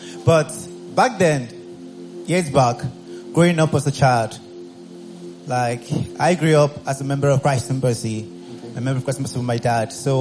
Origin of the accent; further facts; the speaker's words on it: Abia, Nigeria; because I'm from Abia State.